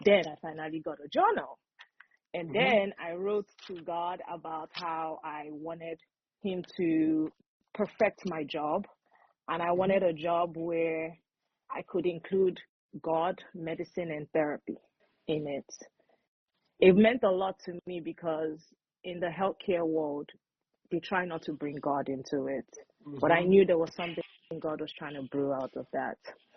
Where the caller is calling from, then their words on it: Maryland, United States; I'm joining from Maryland in the U.S.